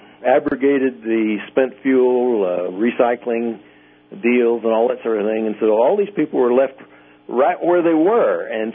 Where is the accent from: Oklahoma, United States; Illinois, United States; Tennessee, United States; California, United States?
Oklahoma, United States; I'm from Oklahoma